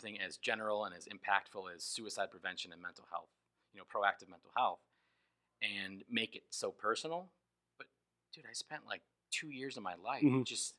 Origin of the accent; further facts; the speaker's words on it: Aurora, Illinois, United States; like when I emailed Aurora, Colorado, I said, I'm from Aurora, Illinois.